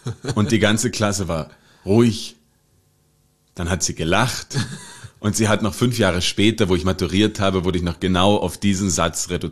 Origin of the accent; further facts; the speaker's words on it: Germany; now in Austria; ich komme aus Deutschland, was in Österreich würde ich das Deutsche wohl können?